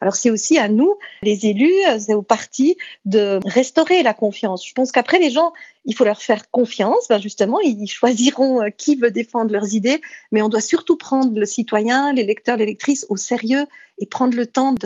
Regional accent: Jura, Switzerland; je viens du Jura, je viens des Franches-Montagnes, je suis d'une région dite rurale

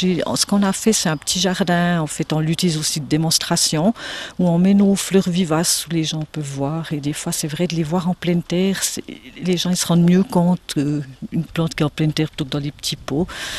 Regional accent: Courtelary, Bern, Switzerland; je viens du Vallon, j'ai passé mon enfance à Courtelary, je suis à Sonvilliers depuis 20 ans, un peu plus. J'ai 54 ans

